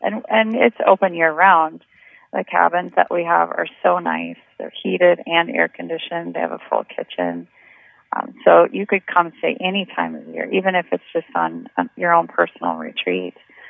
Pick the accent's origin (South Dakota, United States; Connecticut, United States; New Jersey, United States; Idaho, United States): South Dakota, United States; Yankton; That's true. I grew up in Yankton